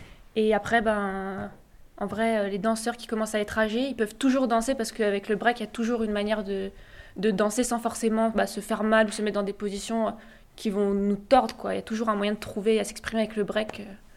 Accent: Dijon, Bourgogne-Franche-Comté, France; moi, je viens de Dijon, du coup.

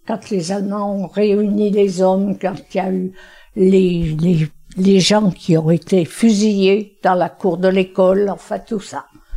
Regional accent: Cerdon, Auvergne-Rhône-Alpes, France; je suis née à Cerdon, native bien sûr, et je n'ai jamais quitté le pays. Alors, je suis là depuis, mais j'ai maintenant 96 ans bientôt.

